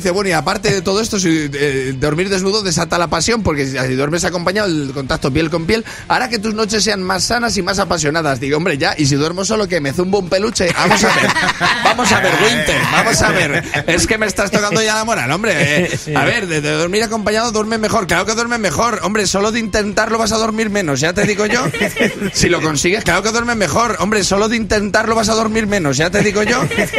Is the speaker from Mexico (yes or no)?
no; Valladolid, Castile and León, Spain; que yo soy de Valladolid, ¿sabes?